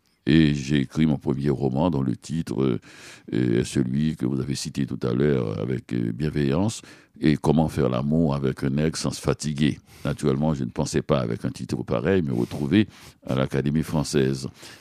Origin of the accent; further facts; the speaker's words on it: Petit-Goâve, Ouest, Haiti; also born or lived in Port-au-Prince; Je suis né en 1953 et à des lieux, même aussi à Port-au-Prince, en Haïti. J'ai passé mon enfance à Petit-Goy avec ma grand-mère